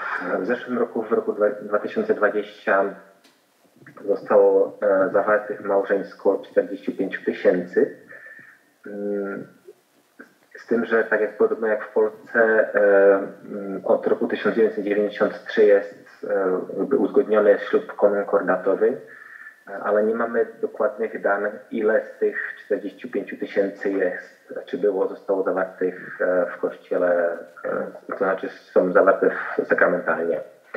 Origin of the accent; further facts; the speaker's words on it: Czechia; Polish is a second language; jestem Czechem